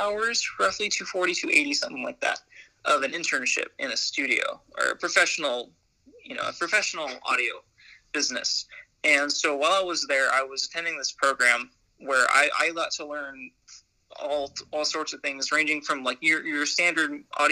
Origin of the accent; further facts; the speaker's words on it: California, United States; I'm from California.